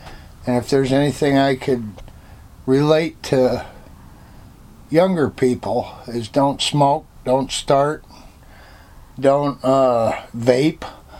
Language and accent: English; Winchester, Virginia, United States; also born or lived in Montrose, Pennsylvania; I was born in Virginia, in Winchester, and then my family moved to Pennsylvania, and...